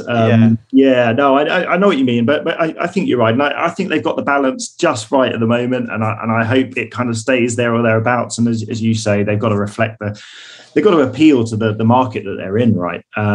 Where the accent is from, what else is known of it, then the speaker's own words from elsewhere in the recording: United Kingdom; I'm British.